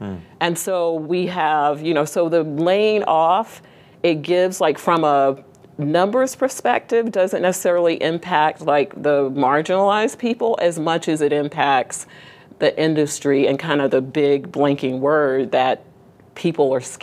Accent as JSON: {"language": "English", "town": "Brooklyn", "region": "New York", "country": "United States", "tie": "born or raised there", "said": "I grew up in New York, but we grew up in different parts of New York. He's in Long Island. I was Brooklyn."}